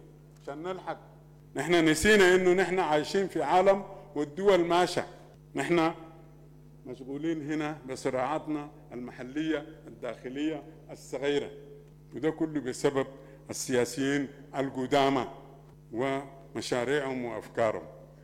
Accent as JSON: {"language": "Arabic", "country": "Sudan", "said": "فعشان كده نحن سودانيين قبل كل شيء بيجمعنا أرض السودان"}